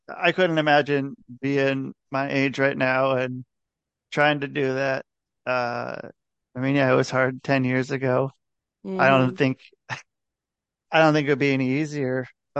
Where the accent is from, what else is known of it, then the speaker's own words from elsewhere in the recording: Portland, Oregon, United States; I'm from Portland, Oregon. It's like the most, I think it was like one of the most in the country, most like bars and breweries.